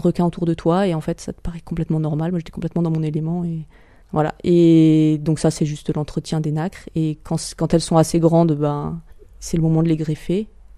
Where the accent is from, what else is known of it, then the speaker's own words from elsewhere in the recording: France; C'est pas comme chez nous en France où tu... Ah tiens, ce week-end on ira skier là-bas.